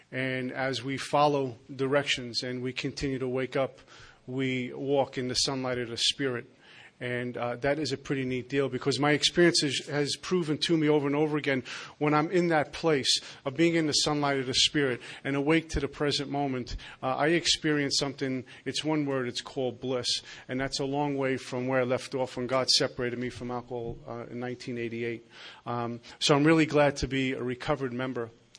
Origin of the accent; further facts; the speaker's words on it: New Jersey, United States; I'm from Jersey, but I don't sound like it yet. People ask me where I live, and I tell them the street.